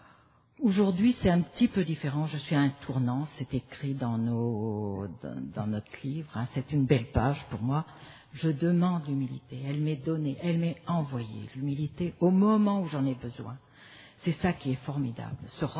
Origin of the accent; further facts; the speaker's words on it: Provence-Alpes-Côte d'Azur, France; Je viens de France, de la région de Provence